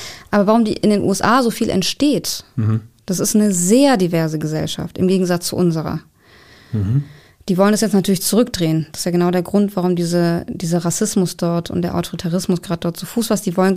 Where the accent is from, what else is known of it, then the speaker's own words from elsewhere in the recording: Southern Germany, Germany; ich komme aus dem Süden